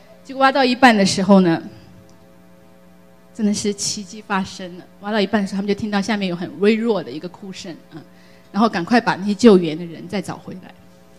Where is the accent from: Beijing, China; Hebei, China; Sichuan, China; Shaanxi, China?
Sichuan, China; 不仅是因为这些地震是发生在我的家乡，我是四川人啊